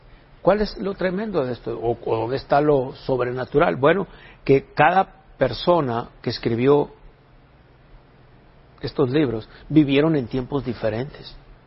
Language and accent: Spanish; Sonora, Mexico; Voy a usar una expresión coloquial como sonorense que soy, bichi